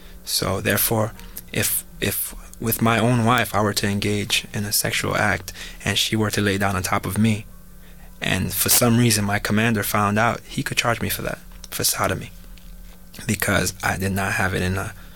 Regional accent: New York, United States; also born or lived in Haiti; And even though I was born in Haiti, I was raised in New York from the age of 5. All I know is America, you know. I don't know Haiti.

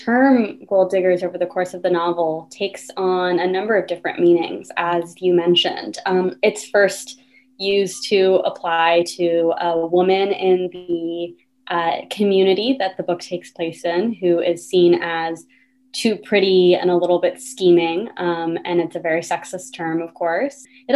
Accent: Atlanta, Georgia, United States; which is when I was growing up in Atlanta, Georgia.

